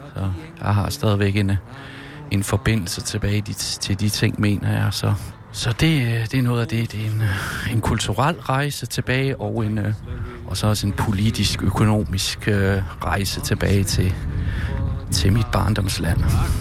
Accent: Jutland, Denmark; moved away; og jeg er fra Jylland. Men jeg bor der ikke længere. Ligesom så mange andre er jeg også flyttet fra land mod by.

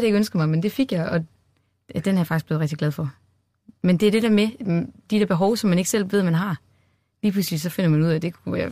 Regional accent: West Jutland, Denmark; now in Copenhagen, Denmark; nu er det jo ikke så mange år siden, jeg flyttede til København. Jeg er jo fra Vestjylland

